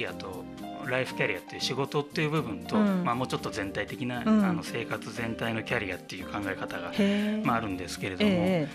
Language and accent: Japanese; Shizuoka, Japan; 私地元が静岡でして、はい、で、まあ、ずっと都会にこういる中で